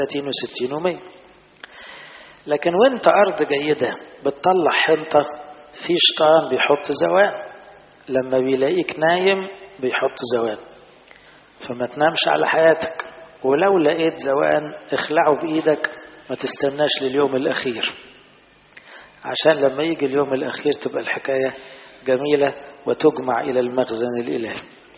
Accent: Egypt; في بلاد زي بلدنا مصر مثلا

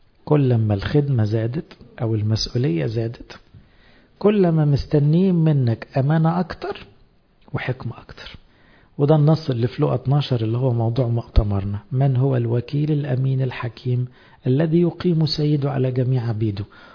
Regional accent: Egypt; عندنا في مصر بعد الثورة بقى في شعار مهم قوي

